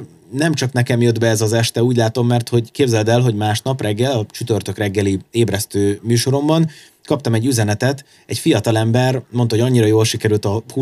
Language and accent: Hungarian; Hungary; megpróbálta megtippelni, hogy románok vagyunk, vagy szerbek, és mondtuk, hogy magyarok